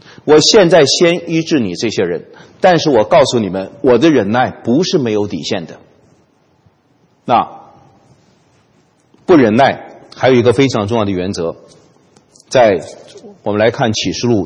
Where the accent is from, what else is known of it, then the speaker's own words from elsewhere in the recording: China; 那我们中国人经常有句话叫做温水煮青蛙的